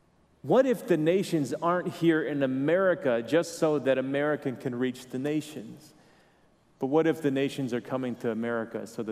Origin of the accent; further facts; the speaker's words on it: United States; as an American, you know, and I am an American